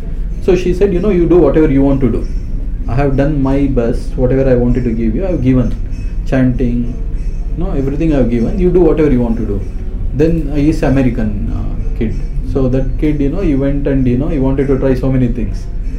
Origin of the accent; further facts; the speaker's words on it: India; now in India not; they were saying, we are from India, like, you know, we came from India to do master.